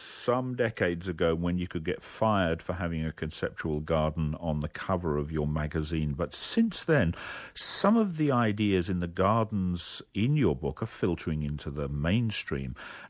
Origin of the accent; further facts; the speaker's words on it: London, United Kingdom; I was brought up in London in N7, and I'm not quite sure what the appropriate plant is for N7.